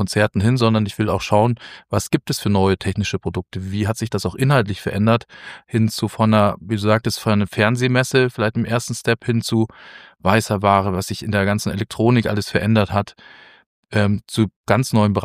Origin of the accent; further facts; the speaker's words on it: Munich, Bavaria, Germany; now in Berlin, Germany; ich bin ja nicht gebürtiger Berliner, sondern aus München.